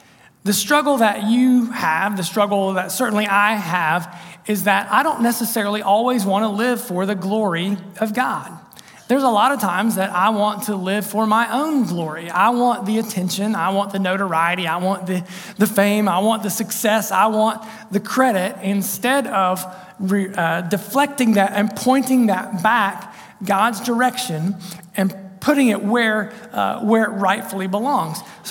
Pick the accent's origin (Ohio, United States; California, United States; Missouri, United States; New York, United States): Ohio, United States; South Point; I grew up in South Point, Ohio. So we were going back to good old South Point High School for a basketball game one winter's night.